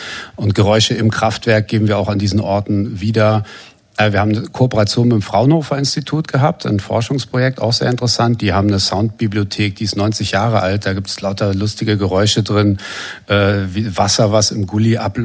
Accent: Berlin, Germany; Oder ich bin ja hier in Berlin mit Techno groß geworden auch

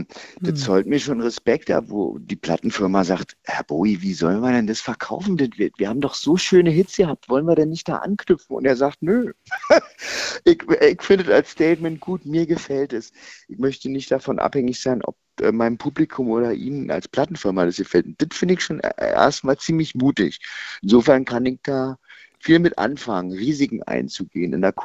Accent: Berlin, Germany; ich bin ja Berliner, man hört es vielleicht ein bisschen.

